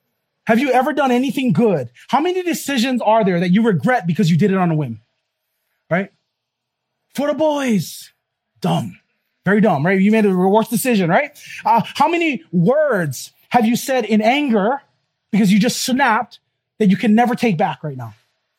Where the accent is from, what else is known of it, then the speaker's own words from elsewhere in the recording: Hawaii, United States; I'm from Hawaii, big shame culture here, right? You don't want to make shame for your family.